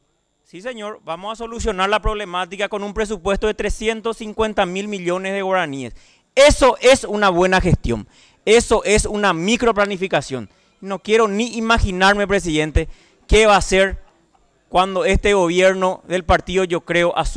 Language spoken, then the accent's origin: Spanish; Alto Paraná, Paraguay; En mi caso, que vengo del departamento del Alto Paraná